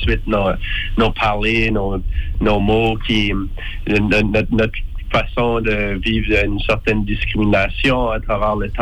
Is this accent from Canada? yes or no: yes; Acadia, Canada; Je viens de l'Acadie.